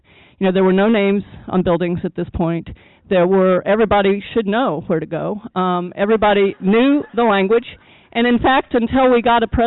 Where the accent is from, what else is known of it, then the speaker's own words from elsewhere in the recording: Midwest, United States; I was coming from the Northeast at that point, but grew up in the Midwest, and I am what you see is what you get.